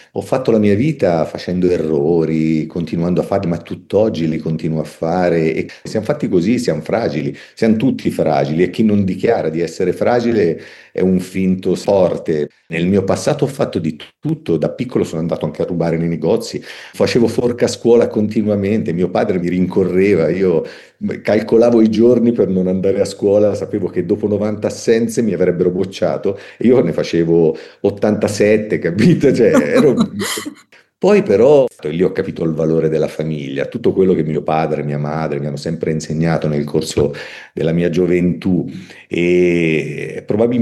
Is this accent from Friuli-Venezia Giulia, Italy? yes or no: no; Tuscany, Italy; ero un ateo e non vorrei offenderti, ma anche bestemmiatore, perché da toscano